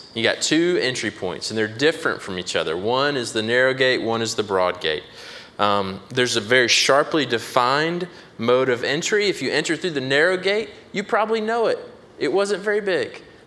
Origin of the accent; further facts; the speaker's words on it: North Carolina, United States; I grew up in North Carolina. I hadn't heard of South Weldon.